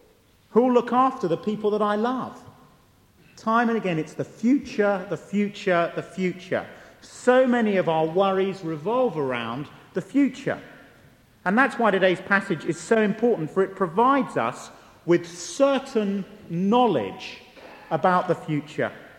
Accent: Basingstoke, South East England, United Kingdom; I come from Basingstoke.

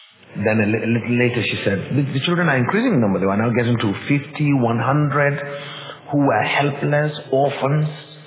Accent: Jos, Plateau, Nigeria; wherever I go, people hear that I'm from Jos. They're worried about, are you safe? Is everything going well? Northern Nigeria, we hear all those stories.

